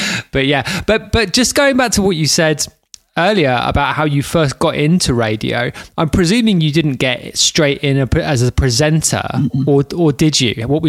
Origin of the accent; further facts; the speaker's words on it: London, United Kingdom; I'm from London and pirate radio is a huge, huge thing in London